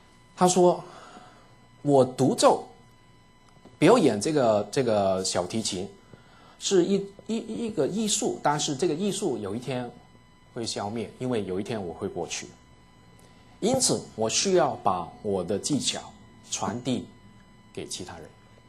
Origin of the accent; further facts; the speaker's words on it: Guangdong, China; 我们广东人呢很喜欢吃那个我们叫煲仔饭啊